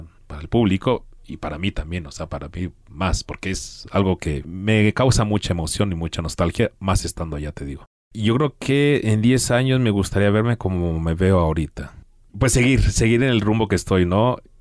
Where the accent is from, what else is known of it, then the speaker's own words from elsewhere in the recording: Tepeji del Río, Hidalgo, Mexico; es el tercer concierto que hacemos en mi pueblo, yo soy de Tepeji del Río.